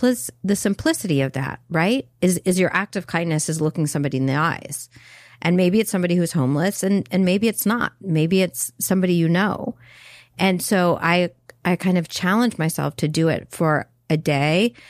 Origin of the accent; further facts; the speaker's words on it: North Carolina, United States; Yeah, I'm a dude from North Carolina.